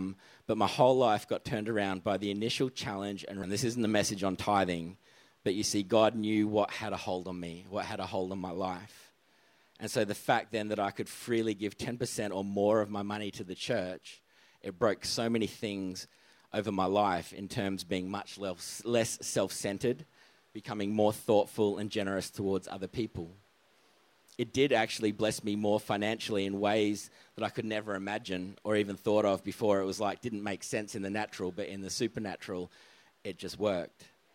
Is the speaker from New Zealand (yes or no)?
no; Adelaide, South Australia, Australia; So that's where I came from. So that's in Adelaide as well, by the way. I grew up in the Seventh-day Adventist Church. So always grew up in a Christian household.